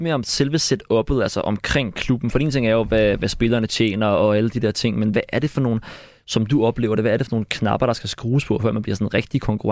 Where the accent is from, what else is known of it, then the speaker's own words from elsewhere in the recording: Gladsaxe, Capital Region of Denmark, Denmark; Som en, der selv er født og opvokset i Gladsaxe